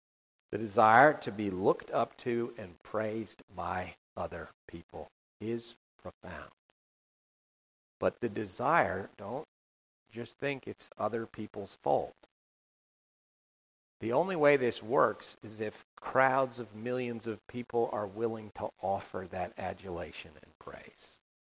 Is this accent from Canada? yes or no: yes; Canada; I grew up in Canada, and we have a prime minister